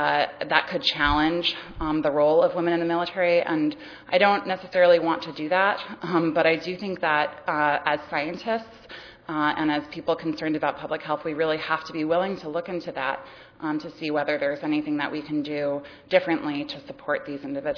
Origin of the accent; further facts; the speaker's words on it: Ohio, United States; I'm also from Ohio.